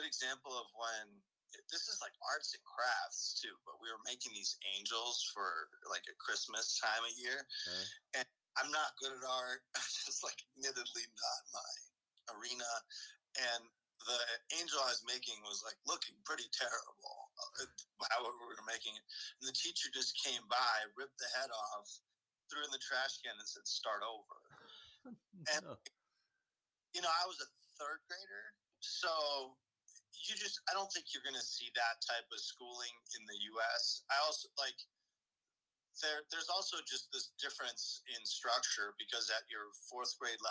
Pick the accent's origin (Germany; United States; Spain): Germany; It was a huge, huge piece of my life growing up in Germany.